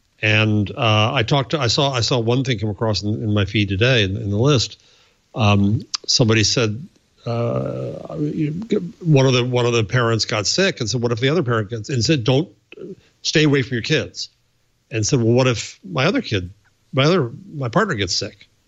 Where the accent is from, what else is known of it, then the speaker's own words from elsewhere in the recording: New York, United States; But my contact is just imploded from what it was being a New Yorker.